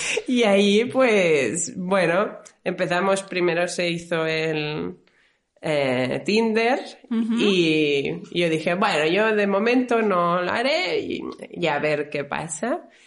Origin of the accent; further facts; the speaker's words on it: Barcelona, Catalonia, Spain; now in Lluçanès, Spain; tengo 39 años y soy de Barcelona, pero ahora mismo vivo en el Lluçanès, cerca del Prepirineo